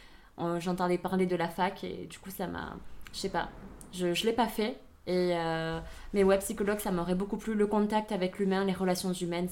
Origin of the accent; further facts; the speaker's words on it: Occitanie, France; accent: southern French; Je suis d'origine vietnamienne. J'ai été adoptée en 1994. J'ai deux parents qui sont français. On est dans le sud de la France. Ça s'entend d'ailleurs à mon accent. J'ai vécu donc toute mon enfance et mon adolescence en Aveyron.